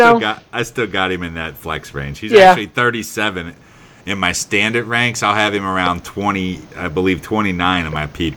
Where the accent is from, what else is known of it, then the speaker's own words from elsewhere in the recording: Kentucky, United States; I'm a Kentuckian, man. I mean, I grew up in the Bluegrass State.